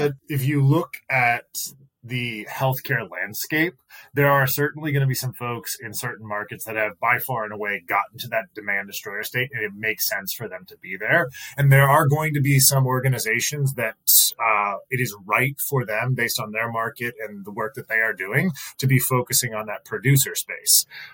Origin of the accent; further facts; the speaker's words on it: North Carolina, United States; born there; I am a North Carolinian by birth, so I will always come back to my home state.